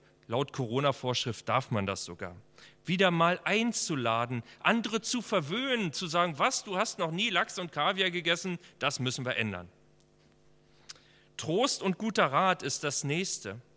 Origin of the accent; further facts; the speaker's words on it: Templin, Brandenburg, Germany; In meiner Kindheit, als ich aufgewachsen bin in Templin